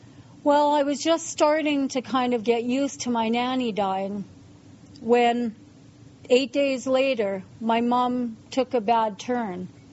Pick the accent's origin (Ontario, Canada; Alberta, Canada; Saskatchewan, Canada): Alberta, Canada; Edmonton; born there; I was born in Edmonton to a family of two alcoholic parents.